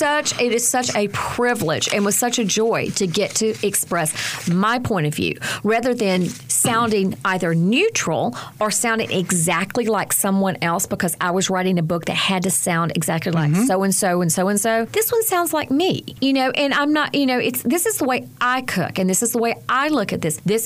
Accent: North Carolina, United States; I grew up in Watauga County. Near Boone, and my family moved to town, left the farm, came to town for factory jobs so that I could go to school.

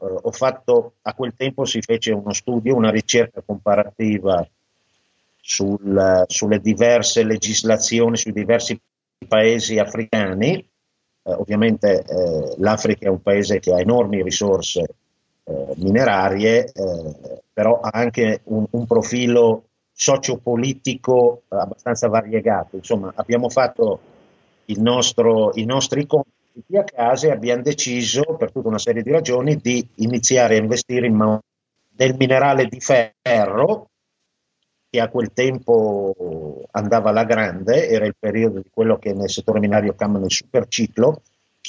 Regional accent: Mantua, Lombardy, Italy; moved away as an adult; Io sono originariamente di Mantova.

